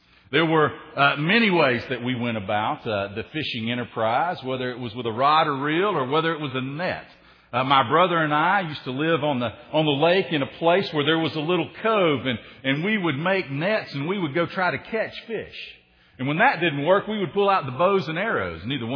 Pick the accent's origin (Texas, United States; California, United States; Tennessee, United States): Tennessee, United States; accent: Tennessee; I grew up on the Tennessee River, so if you're new, that's the part of the accent that you're missing there, that Tennessee boy that still lives somewhere within me. I love the Tennessee Valley